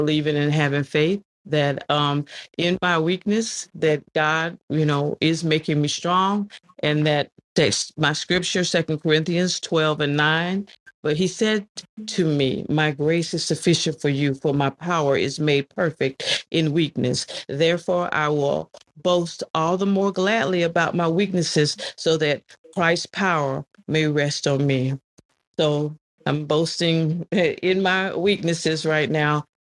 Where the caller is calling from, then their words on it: Roswell, Georgia, United States; I'm coming from Roswell, Georgia, the northern suburbs of Atlanta, Georgia.